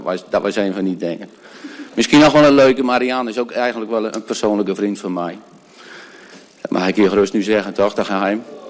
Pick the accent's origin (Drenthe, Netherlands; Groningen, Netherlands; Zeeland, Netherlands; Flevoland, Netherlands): Flevoland, Netherlands; Urk; Ik kwam uit Urk natuurlijk en daar hebben ze geen Partij van de Dieren